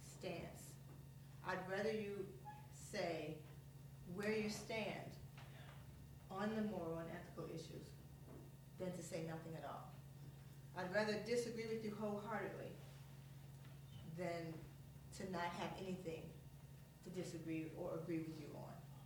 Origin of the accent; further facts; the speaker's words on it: Illinois, United States; I'm from Illinois, so I somewhat remember this. I was moving back to Illinois during the election.